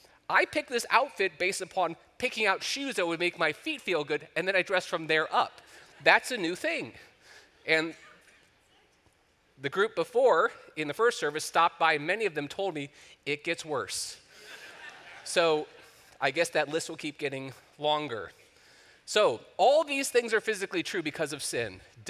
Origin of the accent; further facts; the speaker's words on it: Ohio, United States; also born or lived in Kentucky; Now, I grew up in Ohio, and I lived a lot of years in Kentucky.